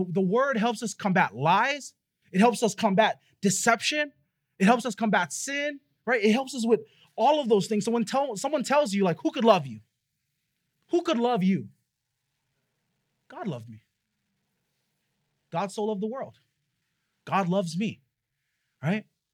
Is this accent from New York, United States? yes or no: no; Waipahu, Hawaii, United States; I was sitting down with my sister-in-law this week and we're just talking about what it was like growing up in Waipahu.